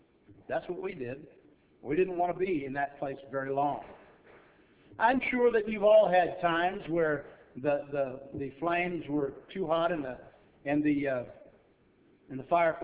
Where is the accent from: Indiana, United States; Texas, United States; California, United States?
Texas, United States; It is the most heat, remember, I'm from Texas, but that was the most heat that I've ever felt